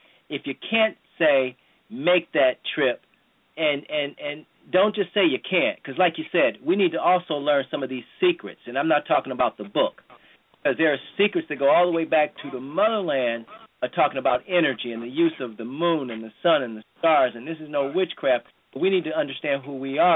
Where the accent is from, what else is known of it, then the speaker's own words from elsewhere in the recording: Cleveland, Ohio, United States; whether you're in my hometown, Cleveland, or you're in St. Louis